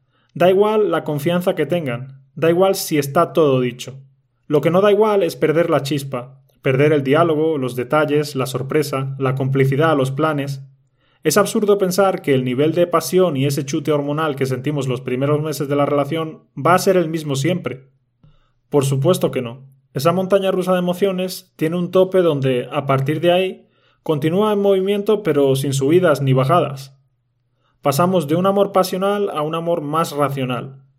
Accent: Spain; Ese nativo soy yo y … Ya sabéis que soy nativo de España

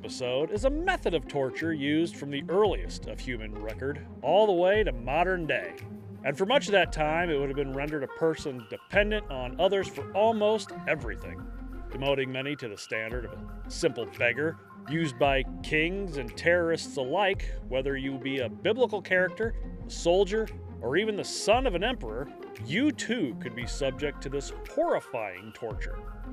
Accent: Midwest, United States; I would, but I'm from the Midwest, so I'll usually just go do whatever he wants.

